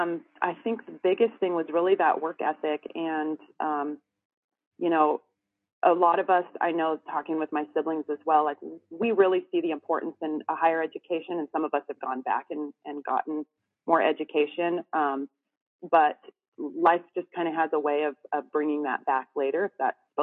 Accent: Northwest, United States; I'm from the Northwest.

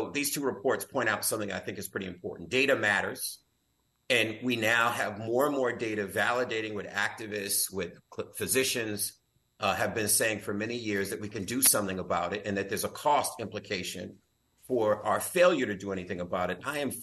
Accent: Massachusetts, United States; I grew up in Lenox Street Housing Projects. We had an infestation of rats and roaches.

